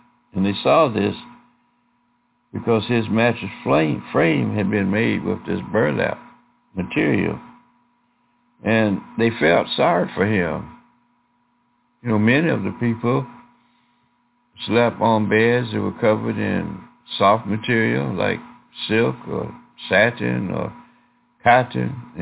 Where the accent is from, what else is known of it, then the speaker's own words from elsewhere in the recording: Alabama, United States; When I was a boy growing up in Alabama, they used to pack potatoes and rice and other dry foods in the burlap material